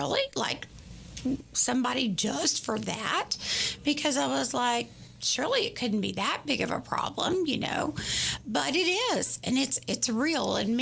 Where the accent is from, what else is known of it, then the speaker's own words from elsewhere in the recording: Tyler, Texas, United States; You know, I am from Tyler, born and raised